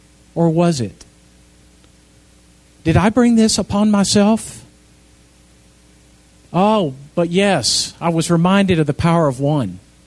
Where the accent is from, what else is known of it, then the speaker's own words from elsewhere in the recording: Texas, United States; I grew up in South Texas.